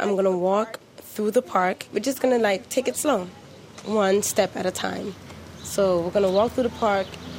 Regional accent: Jamaica; now in Brooklyn, United States; I moved to Brooklyn from Jamaica, and what changed my mind about nature was, you know, my mom.

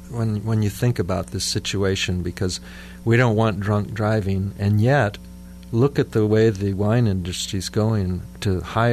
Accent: San Luis Obispo, California, United States; When I was a kid in my hometown, we had 9 or 10 San Luis Obispo, by the way.

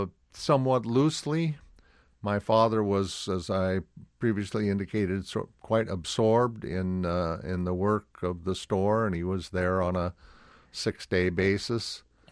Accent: Bremerton, Washington, United States; now in Seattle, United States; I went back to my hometown of Bremerton, practiced law there for a year or two.

